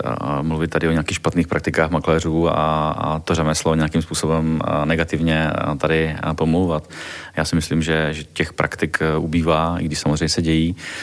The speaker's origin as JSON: {"language": "Czech", "region": "Moravia", "country": "Czechia", "said": "vzhledem tomu, že jsem původem z Moravy a mám tam spoustu i známých"}